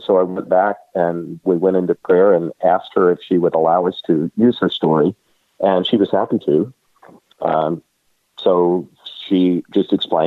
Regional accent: Port Arthur, Texas, United States; But funny thing is, I grew up near Houston in Port Arthur, Texas

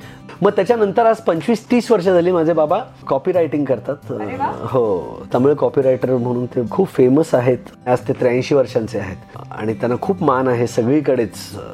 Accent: Kurla, Maharashtra, India; कुर्ल्याला. आणि तिकडे माझा जन्म झाला कुर्ल्यात.

